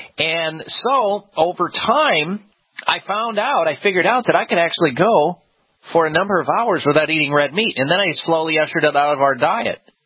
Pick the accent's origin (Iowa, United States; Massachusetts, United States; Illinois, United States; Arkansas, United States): Iowa, United States; I grew up in the Midwest where red meat consumption is normal. It's an everyday occurrence in most homes. And when I was growing up in Iowa, we had meat, red meat, three times a day.